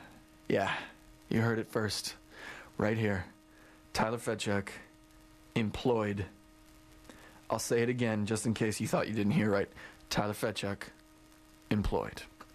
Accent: Alberta, Canada; I grew up in Alberta.

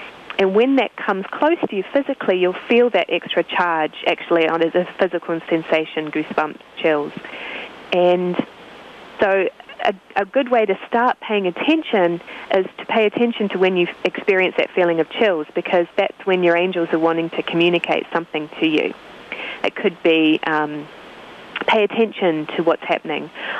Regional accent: New Zealand; I grew up in New Zealand. And when I was 12 years old, my mother became fascinated with spiritual things.

